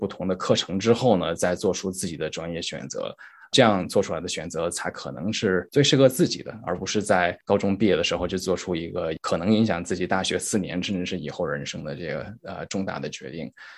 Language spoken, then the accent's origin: Chinese; Qingdao, Shandong, China; born there; moved away as an adult; now in Beijing, China; 我是出生在中国山东青岛的一个农村